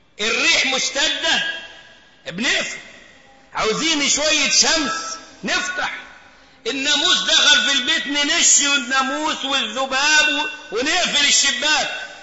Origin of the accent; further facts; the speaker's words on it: Egypt; بالبلد زي ما بيقولوا عندنا في مصر طوبة على طوبة